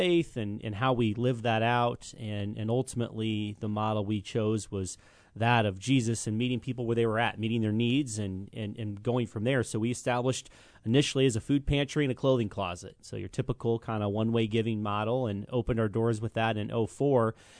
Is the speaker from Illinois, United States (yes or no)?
yes; Champaign, Illinois, United States; now in Philo, United States; And so yeah, we've been in Philo because I'm from Champaign originally, area born and raised.